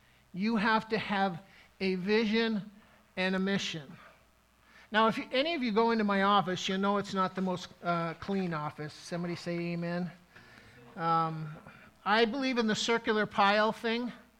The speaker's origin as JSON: {"language": "English", "region": "Midwest", "country": "United States", "tie": "born or raised there", "said": "I grew up in the Midwest, and the author's talking about what he calls this gentleman that he met an Easterner."}